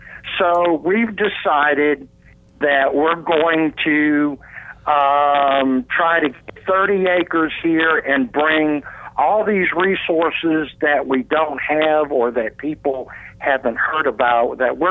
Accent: Smithfield, North Carolina, United States; I am from Smithfield, North Carolina.

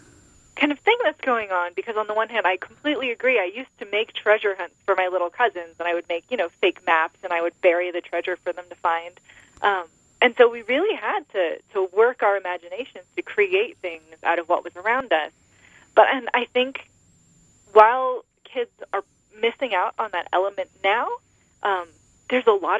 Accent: San Francisco, California, United States; Yeah, I grew up in San Francisco, so the Pacific Ocean was right down the street

